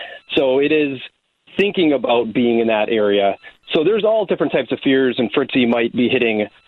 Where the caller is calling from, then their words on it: Milwaukee, Wisconsin, United States; lifelong Bucks fan. I'm calling from Milwaukee, Wisconsin.